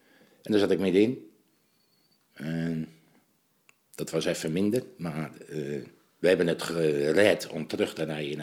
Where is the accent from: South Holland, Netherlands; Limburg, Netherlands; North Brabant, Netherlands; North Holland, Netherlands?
South Holland, Netherlands; Rotterdam; moved away as an adult; now in Vlissingen, Netherlands; Ik ben geboren in Rotterdam. Daar heb ik tot mijn 18e gewoond. En toen ben ik hier naar de zevenschool gegaan in Vlissingen. En daar ben ik blijven hangen.